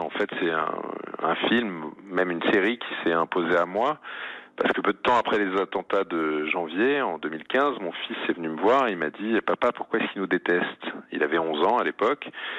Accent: France; Moi, je suis français, je suis supporter du PSG, il se trouve que je suis juif

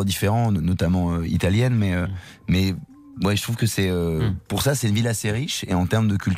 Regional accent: Metz, Grand Est, France; Je suis de Metz

